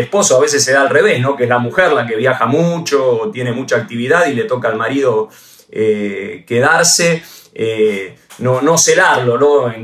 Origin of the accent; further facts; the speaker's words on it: Reggio Calabria, Calabria, Italy; Aclaramos que somos los dos italianos acá. Yo soy … de Reggio Calabria, ¿no? El sur de Italia. Ella Siniscalchi también de esa zona.